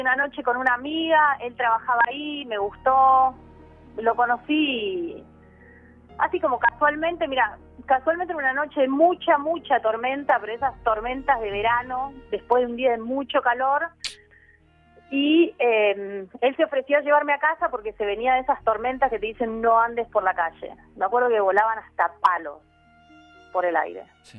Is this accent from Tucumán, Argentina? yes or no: no; Firmat, Santa Fe, Argentina; also born or lived in Rosario; now in Costa Rica; vivo hace, en realidad, muchos años, pero tuve un impasse ahí viviendo en Rosario. Déjame decirte que no soy rosarina, soy firmatense.